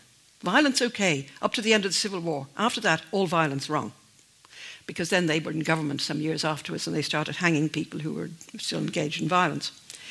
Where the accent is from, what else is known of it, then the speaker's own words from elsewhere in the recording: Ireland; When I was growing up in Ireland